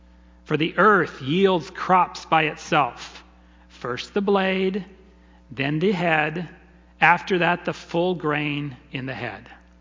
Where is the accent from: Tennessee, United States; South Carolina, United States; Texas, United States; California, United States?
Tennessee, United States; moved away as an adult; I come from Tennessee. I moved, after graduating from nursing school, I moved to Orlando, Florida, found the cheapest apartment, Ghettoville.